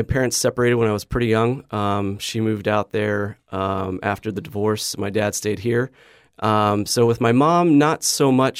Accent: Boise, Idaho, United States; But growing up in Idaho was amazing. We got all the winter sports, snowboarding, skiing, lots of kayaking, canoeing, a lot of outdoor recreation.

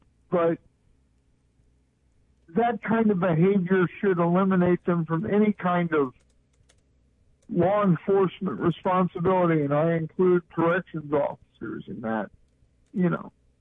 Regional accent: Muncie, Indiana, United States; I saw pictures of the Klan, of the Ku Klux Klan's women's auxiliary in Muncie, Indiana, my hometown.

